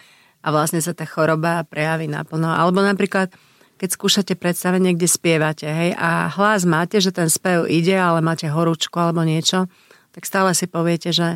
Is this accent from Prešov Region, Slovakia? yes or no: no; Košice, Košice Region, Slovakia; Ja pochádzam z Košíc, som z Košičanka a po skončení VŽMu sme chceli zostať v Bratislave.